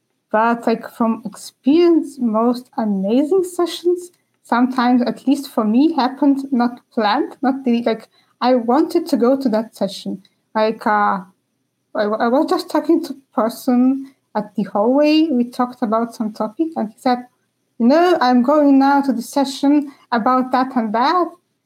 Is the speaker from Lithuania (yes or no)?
yes; Lithuania; and I'm from Lithuania.